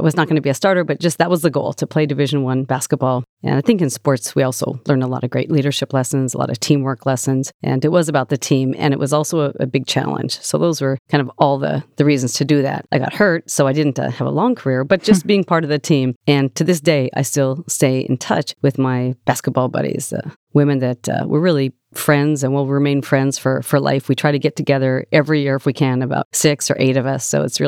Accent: Montana, United States; Because again, growing up in Montana, we have beautiful skies at night. You can see the stars.

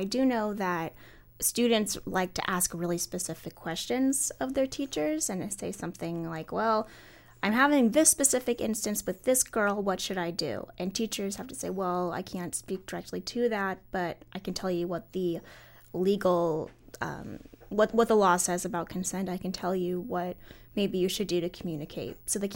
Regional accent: Kansas, United States; I grew up in a suburb of Kansas City on the Kansas side, and we were taught abstinence only.

